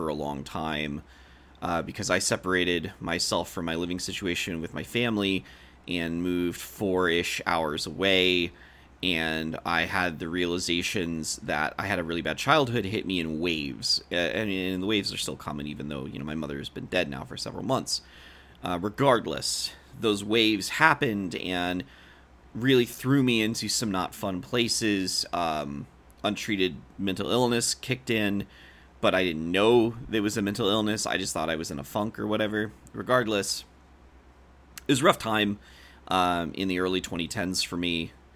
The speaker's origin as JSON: {"language": "English", "region": "West Virginia", "country": "United States", "said": "And I'm from West Virginia. I'm from Southern West Virginia. I am very akin to country music."}